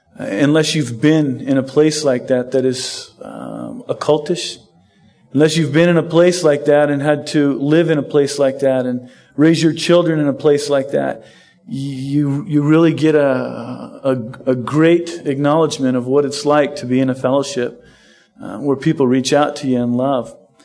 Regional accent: San Diego, California, United States; also born or lived in Seattle, United States / Southern Utah, United States; I've been here a month. I'm originally from San Diego. I got saved down in Horizon. In about 1989, we left Southern California and went to Seattle.

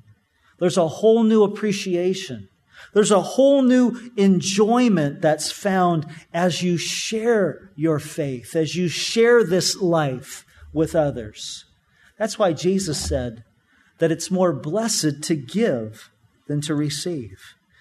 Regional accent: California, United States; And growing up in Orange County, I had been, you know, we would go to Disneyland several times a year.

